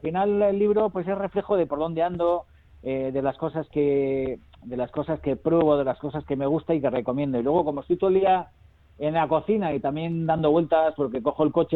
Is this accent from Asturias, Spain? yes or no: no; Hondarribia, Basque Country, Spain; yo soy de Hondarribi y aquí tenemos dos pastelerías muy buenas